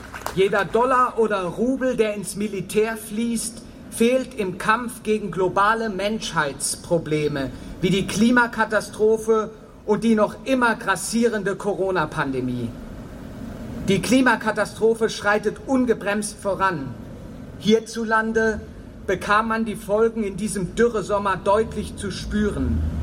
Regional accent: Berlin, Germany; In Berlin, wo ich herkomme, gab es ähnliche Gruppen und Organisationen

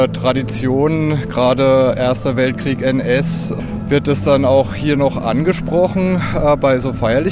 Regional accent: Karlsruhe, Baden-Württemberg, Germany; ich komme hier aus dem Binnenland und die meisten Karlsruher wohl auch irgendwie.

